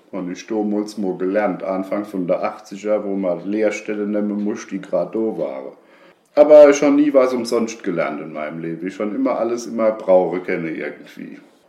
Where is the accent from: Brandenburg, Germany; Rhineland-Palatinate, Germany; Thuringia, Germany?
Rhineland-Palatinate, Germany; Bad Sobernheim; Das ist in der Nähe von Bad Sobernheim, also Soverum. Und da bin ich auch geboren und aufgewachsen. Und ich bin natürlich mit unserem Dialekt aufgewachsen.